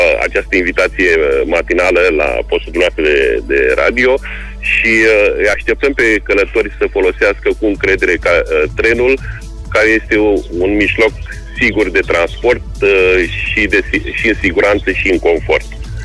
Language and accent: Romanian; Moldavia, Romania; eu ca moldovean m-am gândit în primul rând și la zona de unde sunt